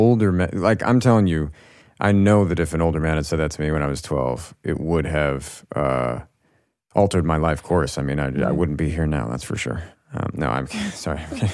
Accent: Virginia, United States; moved away; I moved from Virginia, like upper middle class, kind of affluent, very boring, sort of suburban but idyllic East Coast neighborhood.

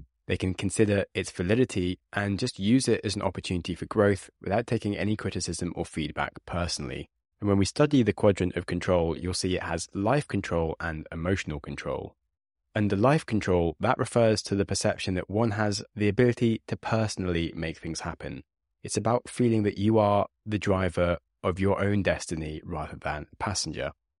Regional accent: United Kingdom; accent: British; I am British and my British accent is awful.

